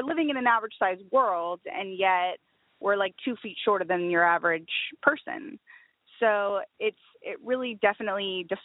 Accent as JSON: {"language": "English", "town": "San Antonio", "region": "Texas", "country": "United States", "tie": "born or raised there", "said": "I grew up in San Antonio, Texas."}